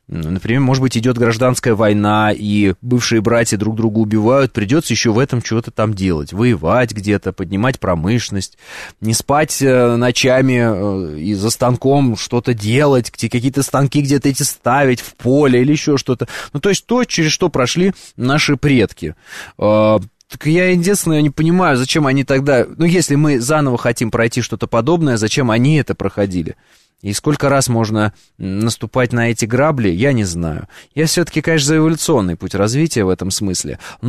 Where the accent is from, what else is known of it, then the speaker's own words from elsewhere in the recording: Russia; Я вот, например, россиянин … я вот в Грузию, например, если там идут протесты антироссийские, не поеду.